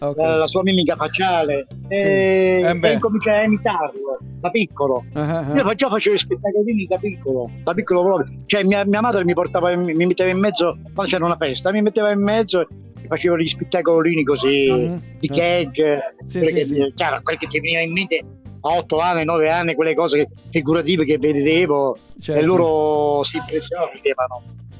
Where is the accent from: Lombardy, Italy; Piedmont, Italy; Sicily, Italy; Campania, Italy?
Sicily, Italy; Catania; Io sono di Catania.